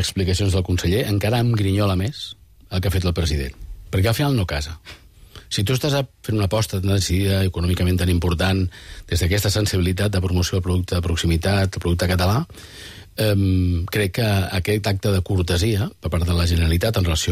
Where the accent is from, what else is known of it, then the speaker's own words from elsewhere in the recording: Catalonia, Spain; estem en una agenda de fer-nos perdonar alguna cosa com a catalans.